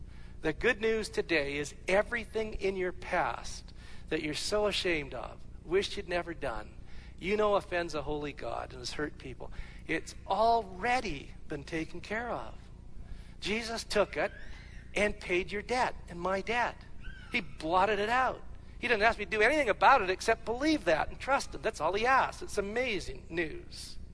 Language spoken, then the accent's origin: English; Alberta, Canada; And I said, steak, I'm from Alberta.